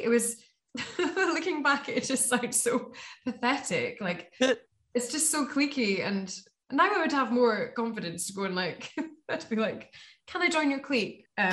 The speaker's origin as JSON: {"language": "English", "region": "Scotland", "country": "United Kingdom", "said": "Oh, I felt like the underdog, because I was from the Borders and had to travel for miles."}